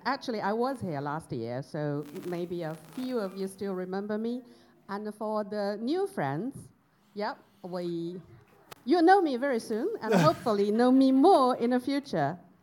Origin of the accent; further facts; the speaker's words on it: Chengdu, Sichuan, China; Yes, so my hometown, I was... born and growing up in China. My hometown is Chengdu.